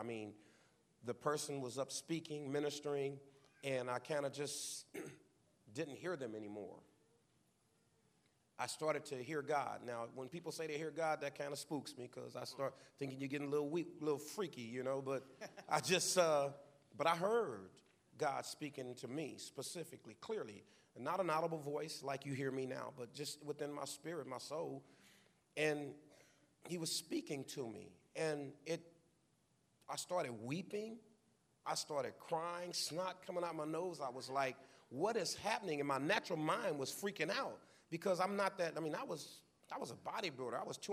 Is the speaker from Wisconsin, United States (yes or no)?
yes; Wausau, Wisconsin, United States; I'm from Wausau. My wife from Compton.